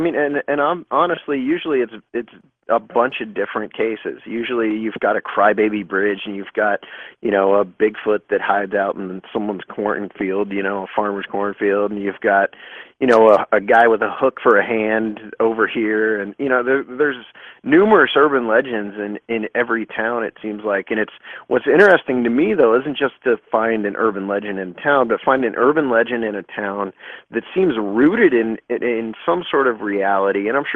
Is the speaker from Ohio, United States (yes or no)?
yes; Ohio, United States; we started in Minerva, Ohio, which isn't far from where I grew up